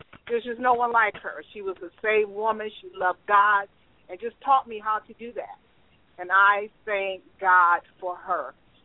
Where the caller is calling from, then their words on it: Ohio, United States; Okay, I'm calling from Ohio.